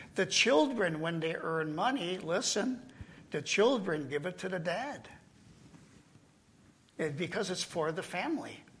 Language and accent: English; England, United Kingdom; they all come around me because I'm an English person, you know.